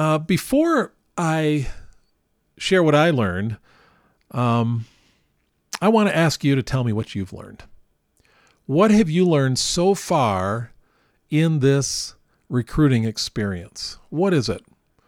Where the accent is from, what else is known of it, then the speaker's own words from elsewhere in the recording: New York, United States; I grew up in New York, upstate New York. We had the leaves and maple trees, all of that.